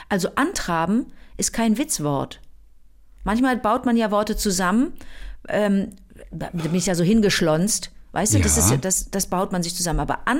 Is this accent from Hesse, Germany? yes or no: no; Rösrath, North Rhine-Westphalia, Germany; wo ich herkomme, aus Rösrath.